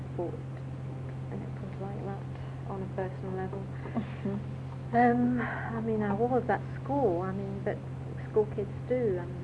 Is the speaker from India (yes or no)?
no; United Kingdom; I'm not English, but I'm British.